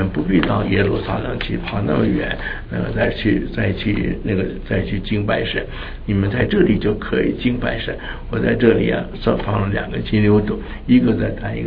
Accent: China; 像我们中国人呢、啊、拜那些偶像啊烧香啊

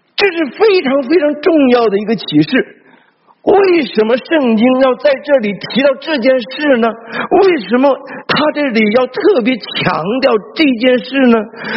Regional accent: China; 我们中国人说这个山盟海誓，有没有？

